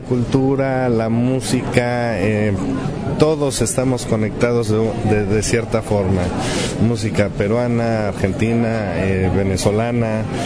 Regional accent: Mexico; pues a nosotros como mexicanos siempre decimos, políticamente hablando, somos un desastre

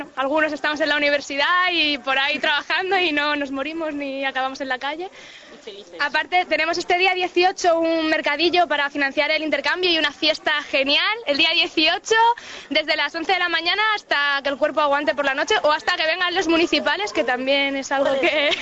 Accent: Extremadura, Spain; now in Getafe, Spain; Bueno, de Extremadura, pero vivo en Getafe.

